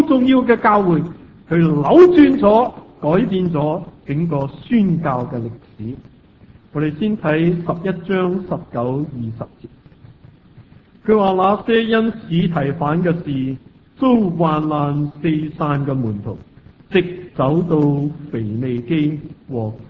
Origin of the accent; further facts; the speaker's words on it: China; 往往我们中国人都很自然有一个的感觉